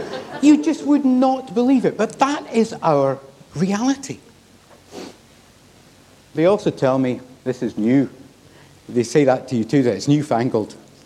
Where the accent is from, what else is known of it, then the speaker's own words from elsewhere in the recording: Scotland, United Kingdom; I'm from Scotland. I'm allowed to. It's a different language we use up there.